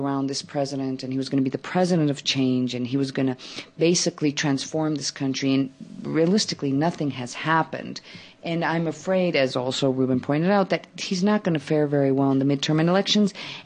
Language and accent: English; Mexico; also born or lived in Arizona, United States; I was raised in Mexico. I was born in Arizona. I come from a Mexican-American family. I've lived in both countries.